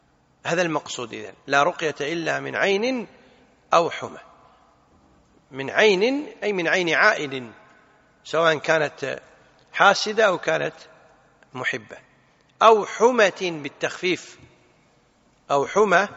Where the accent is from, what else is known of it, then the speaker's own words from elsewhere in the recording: Kuwait; بالعامية عندنا بالكويت